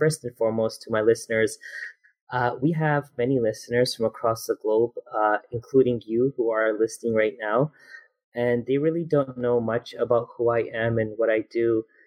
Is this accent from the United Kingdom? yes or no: no; Canada; So I was born and raised in Canada, alhamdulillah, and I grew up in a family that we weren't really super religious or practicing.